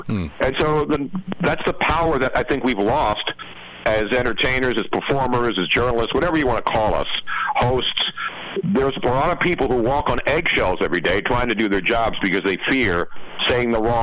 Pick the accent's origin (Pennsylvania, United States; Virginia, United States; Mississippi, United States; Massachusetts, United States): Pennsylvania, United States; Philadelphia; I actually moved back to the same neighborhood I grew up in South Philly, which is a legendary area near the sports complexes